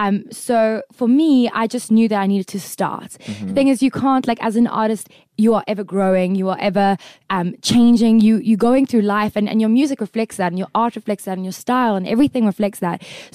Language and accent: English; South Africa; I'm just a South African white girl